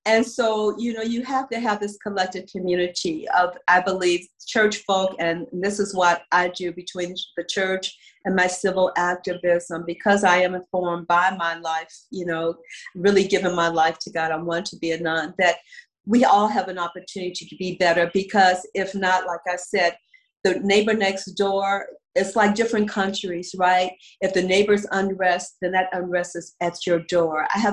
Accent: Chicago, Illinois, United States; moved away; it took me going east to understand what was happening in the middle Midwest of my hometown, Chicago.

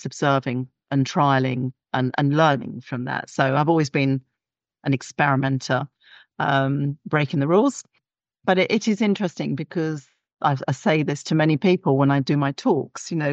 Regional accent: London, United Kingdom; I grew up in London with a lovely big garden full of wildlife.

